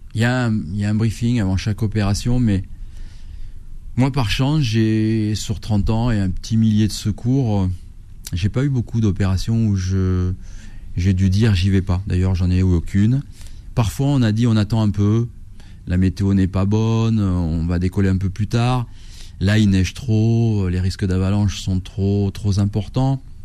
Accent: Pyrenees, France; Moi j'ai grandi dans les Pyrénées

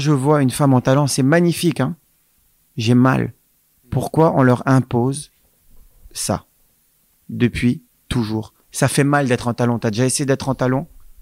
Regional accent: Senegal; J'étais au Sénégal, j'ai grandi au Sénégal.

